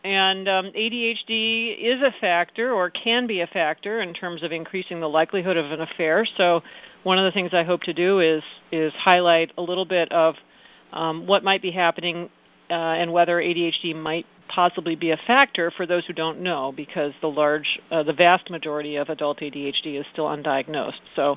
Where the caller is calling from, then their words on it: Boston, Massachusetts, United States; I'm coming from Boston.